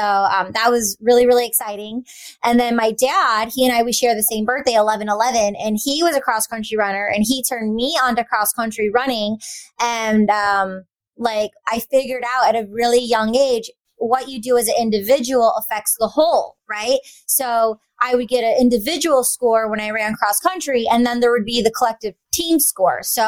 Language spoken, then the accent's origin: English; Michigan, United States; born there; Sure. I come from a big Greek family. I was born in Michigan, and I love language.